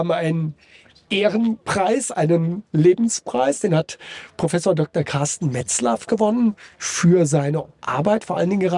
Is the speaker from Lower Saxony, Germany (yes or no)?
no; Hesse, Germany; accent: Hessian; selbst wenn ich manchmal ganz, ganz schnell rede und dann auch in meinem hessischen Dialekt.